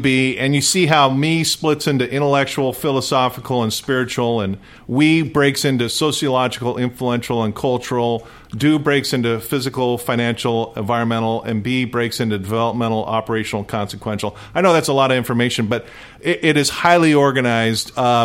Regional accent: Fullerton, California, United States; You know, I grew up in Fullerton.

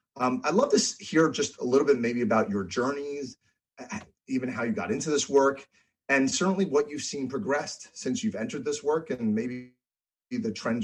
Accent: Baltimore, Maryland, United States; not too far from where I grew up in Baltimore, Maryland.

